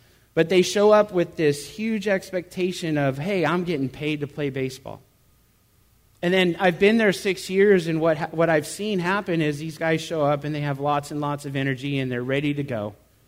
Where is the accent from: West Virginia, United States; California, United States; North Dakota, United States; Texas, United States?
California, United States; Tustin; I was born and raised in Tustin, California.